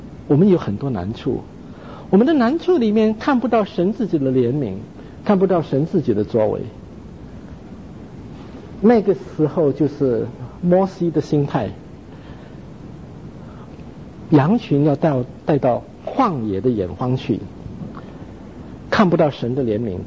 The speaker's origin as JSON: {"language": "Chinese", "country": "China", "lives_now": "Canada", "said": "我是加拿大人，我是中国人，我是基督徒，是三重身份"}